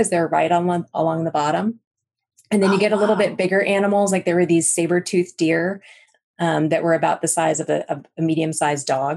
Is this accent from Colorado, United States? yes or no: yes; Colorado, United States; now in Nebraska, United States; So I'm not originally from Nebraska. I'm actually originally from Colorado, Jeff.